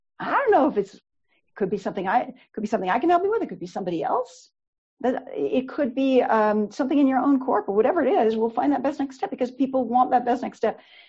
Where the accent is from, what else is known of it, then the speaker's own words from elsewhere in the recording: Canada; I'm Canadian.